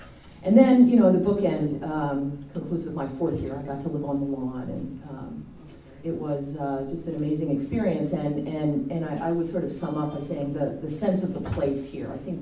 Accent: New Jersey, United States; I come from New Jersey, you can probably tell by my accent.

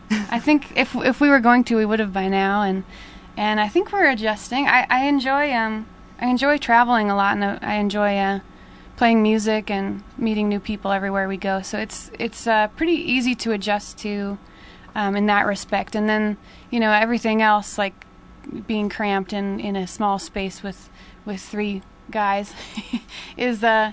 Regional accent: Idaho, United States; now in Boston, United States; Yeah, I'm from Idaho originally, and I've been living in Boston for about 5 years now

